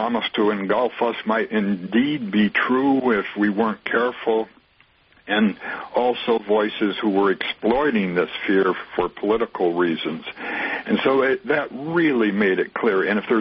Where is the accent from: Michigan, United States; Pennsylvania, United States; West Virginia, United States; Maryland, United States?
Michigan, United States; Muskegon; I mean, in my hometown of Muskegon